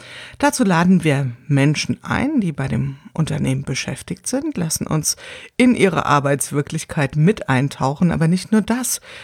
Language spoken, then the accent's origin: German; Wiesbaden, Hesse, Germany; ich komme ja hier aus Wiesbaden